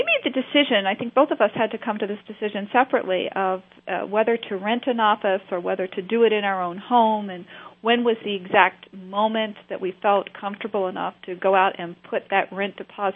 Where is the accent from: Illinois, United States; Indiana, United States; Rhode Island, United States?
Rhode Island, United States; I'm fortunate enough to sit on a couple of economic development boards in my home state in Rhode Island.